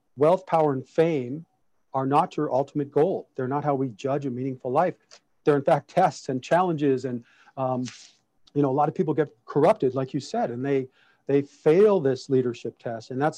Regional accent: Detroit, Michigan, United States; born there; I was born in Detroit.

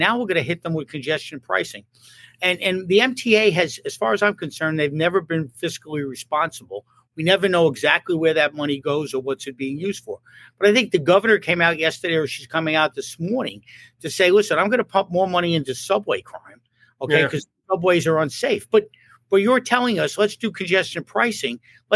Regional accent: Queens, New York, United States; Well, as a downstate person and actually a city person, as I grew up in Queens.

